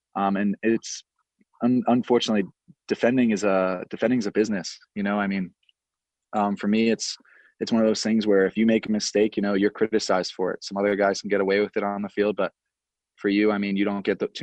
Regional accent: Long Island, New York, United States; I think growing up in Long Island playing soccer, it's not everyone I think in Long Island kind of does play soccer at some point in their life.

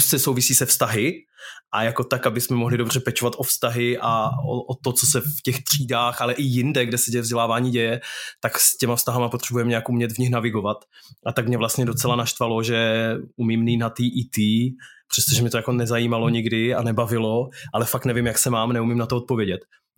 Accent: Zlín Region, Czechia; protože já jsem vyrůstal jednak na malý vesnici na Valašsku

